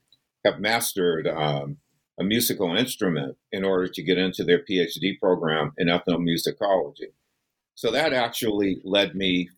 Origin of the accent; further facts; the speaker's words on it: East Coast, United States; from where I grew up on the East Coast, I saw that the best ethnomusicology program was at Wesleyan University.